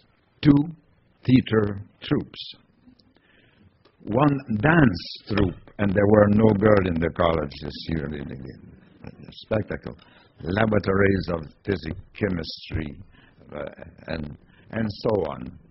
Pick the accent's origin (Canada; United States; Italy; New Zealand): Canada; Joliette, Quebec; now in Montreal, Canada; When I came to Montreal from Joliet, it was incredible the content of our French language considered as a secondary patois.